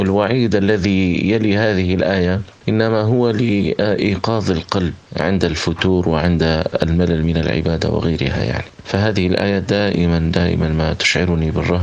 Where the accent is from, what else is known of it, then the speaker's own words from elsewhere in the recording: Tripoli, Tripoli District, Libya; من طرابلس، أصلا وسكنا، يعني أصلي من طرابلس وأسكن في قلبي طرابلس.